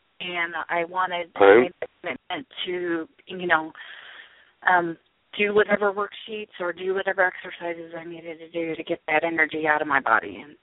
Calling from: Illinois, United States; I'm South Central Illinois.

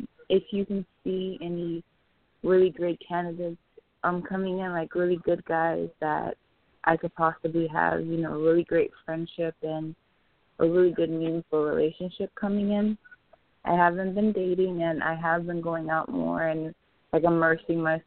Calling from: Miami, Florida, United States; I'm calling from Miami, Florida.

